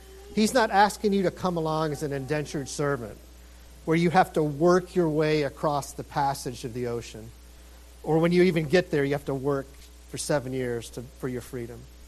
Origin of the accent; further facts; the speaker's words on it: Georgia, United States; I grew up in Georgia, and they didn't have DWIs.